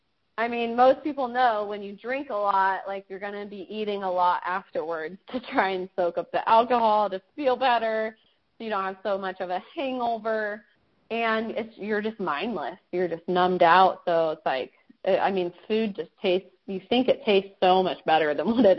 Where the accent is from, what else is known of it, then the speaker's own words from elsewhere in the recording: Kansas, United States; I am from Kansas. There's absolutely nothing to do there besides make your own fun, which we definitely did a lot of.